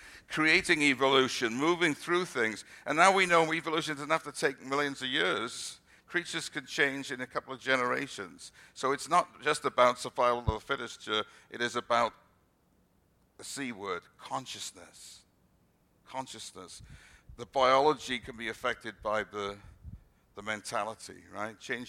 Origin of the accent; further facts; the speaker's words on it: United Kingdom; now in United States; Remember when I came from Britain originally, we have large areas of brick.